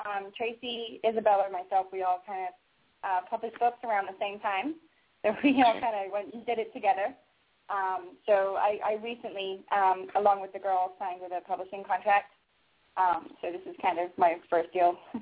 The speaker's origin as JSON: {"language": "English", "region": "England", "country": "United Kingdom", "moved": "as an adult", "lives_now": "United States", "said": "I am originally from the UK. My husband is active duty military, and I moved out here with my husban"}